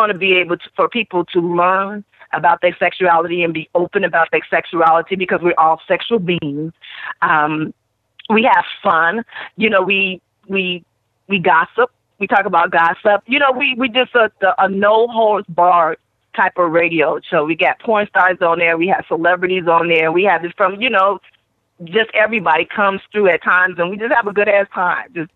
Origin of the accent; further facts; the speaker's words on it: Midwest, United States; And when you're younger, I'm from the Midwest, and when I was a young girl, it was always taught that it's wrong